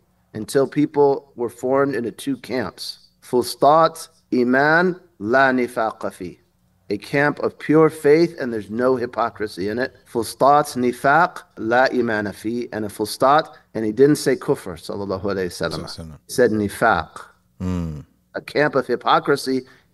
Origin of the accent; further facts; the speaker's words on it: Berkeley, California, United States; someone who grew up around a lot of like atheist, agnostic, very liberal people, I grew up in Berkeley, California